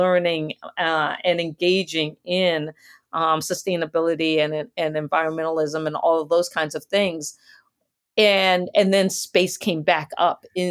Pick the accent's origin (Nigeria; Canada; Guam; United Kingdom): Guam; born there; I was born on Guam because my dad was working at the NASA tracking station during the Apollo missions. And so my family was there on Guam for Apollo 11.